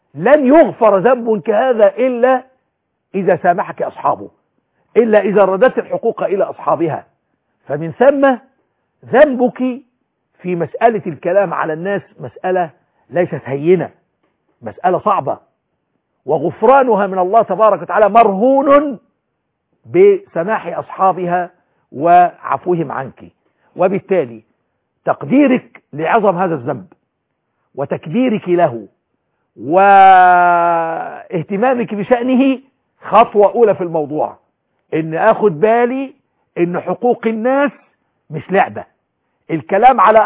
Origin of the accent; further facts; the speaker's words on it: Egypt; بلدنا مصر